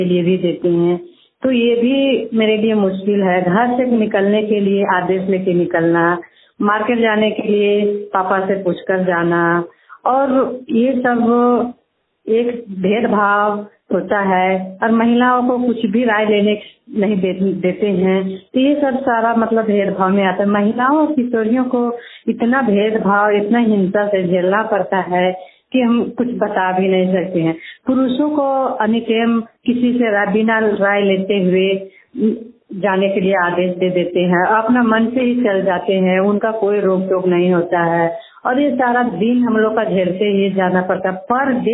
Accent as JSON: {"language": "Hindi", "town": "Ichak", "region": "Jharkhand", "country": "India", "said": "मैं इचाक प्रखंड से हूँ"}